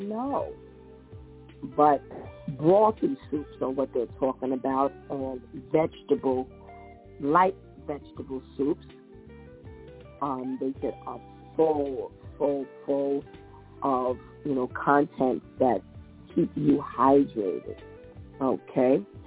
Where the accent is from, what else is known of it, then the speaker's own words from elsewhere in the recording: New York City, New York, United States; I am a Bronxite. Now, let me help you with something here. I grew up in the Bronx, and I know the Bronx.